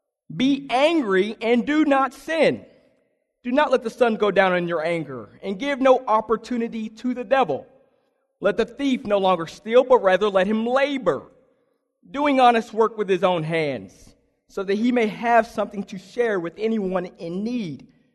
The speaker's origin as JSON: {"language": "English", "town": "Lexington", "region": "Kentucky", "country": "United States", "said": "For those who don't know, I'm from Lexington"}